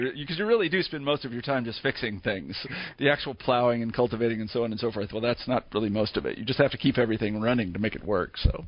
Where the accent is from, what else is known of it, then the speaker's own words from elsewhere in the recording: Kansas, United States; I mean, I grew up in Kansas, and my parents.